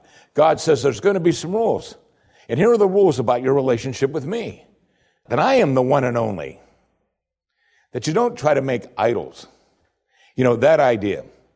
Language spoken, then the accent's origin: English; United States; Because we grew up in America.